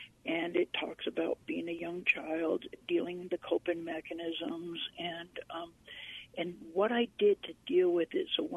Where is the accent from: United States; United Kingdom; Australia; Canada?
United States; Los Angeles, California; born there; I was born in Southern California in Los Angeles area. I had 4 brothers and an older sister. And I was born in 1965. I'm 53 years old.